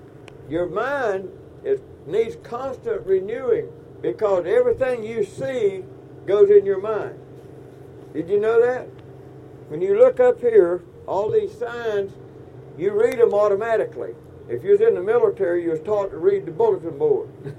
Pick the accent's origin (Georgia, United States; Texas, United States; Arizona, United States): Georgia, United States; I'm from South Georgia. We didn't talk like that.